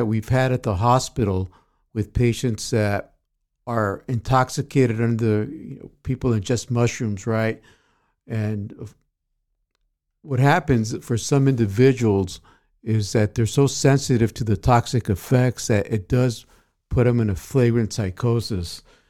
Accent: United States; I'm an American double board certified psychiatrist.

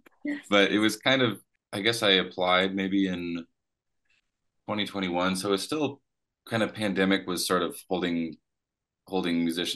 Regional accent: Whitefish, Montana, United States; It was funny because it was hometown, but definitely a different crowd than I grew up with in Whitefish.

